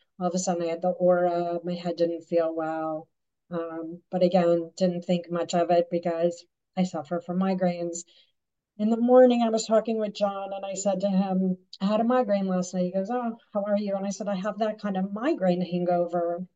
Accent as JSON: {"language": "English", "town": "Chicago", "region": "Illinois", "country": "United States", "said": "And I'm a Chicagoan at heart. My Chicago roots will never go away from me."}